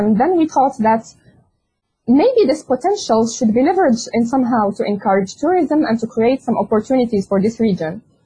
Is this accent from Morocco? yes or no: yes; Morocco; As you know, I'm an architect from Morocco